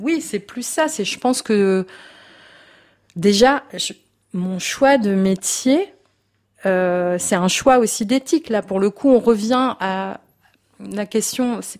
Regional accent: Moulins, Auvergne-Rhône-Alpes, France; j'ai grandi dans le Bourbonnais, j'ai grandi à Moulins-sur-Allier

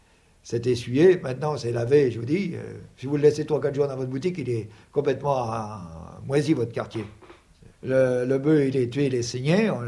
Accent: Normandy, France; j'ai fait l'abattoir, oui, chez moi en Normandie, je sais faire l'abattoir

